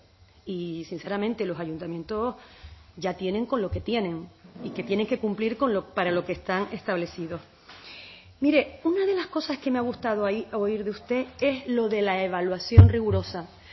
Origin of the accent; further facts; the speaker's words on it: Canary Islands, Spain; aquí somos canarios, da igual donde vivamos